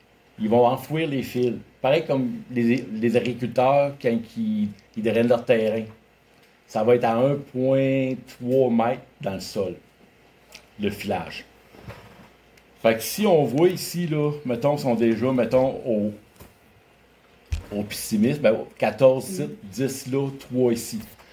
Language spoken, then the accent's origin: French; Saint-Herménégilde, Quebec, Canada; j'ai 51 ans. Wow. Je suis natif de Saint-Herménégil, je me suis expatrié à Quatico de 15 ans, puis je suis revenu aux sources. Depuis ce temps-là que je suis ici, puis ma région me tient à cœur.